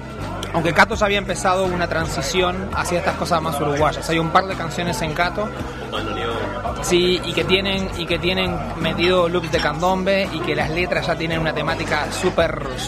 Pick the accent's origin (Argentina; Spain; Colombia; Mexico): Mexico; Yo me crié en México y me crié rodeado de mexicanos, pero de argentinos, de chilenos, de guatemaltecos, de un montón de gente de muchos lados.